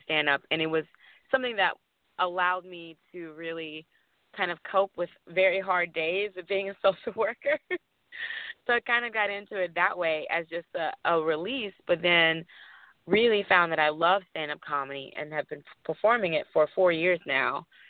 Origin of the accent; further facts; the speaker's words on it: Louisiana, United States; Because I'm from Louisiana, when the death of Alton Sterling happened, the untimely and unfortunate death and shooting death of Alton Sterling happened in Baton Rouge, I was very connected to it